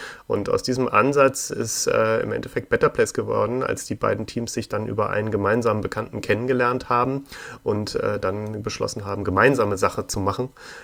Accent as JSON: {"language": "German", "region": "Hamburg", "country": "Germany", "tie": "born there", "said": "in Hamburg, wo ich geboren bin"}